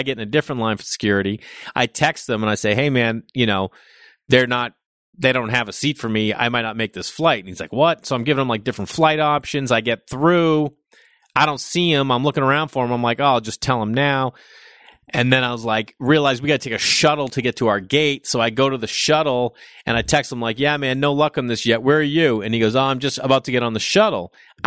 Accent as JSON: {"language": "English", "region": "Massachusetts", "country": "United States", "tie": "born or raised there", "said": "this is a friend I grew up with in Massachusetts."}